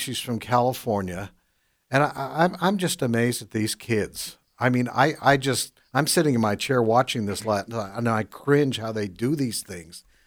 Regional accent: Canada; Yes, I'm from Canada.

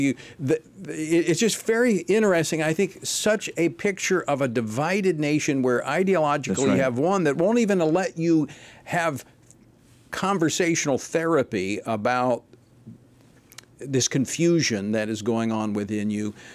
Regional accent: Louisiana, United States; And we kind of experienced a reverse of that in my home state of Louisiana back when Katrina kind of moved a lot of New Orleans out and dispersed them across the country.

